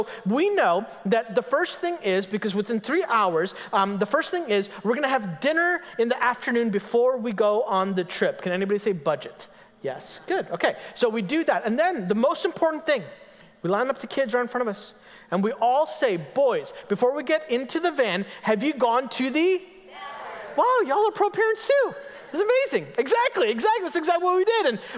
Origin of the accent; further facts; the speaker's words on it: India; Y'all, I'm Indian. That's offensive.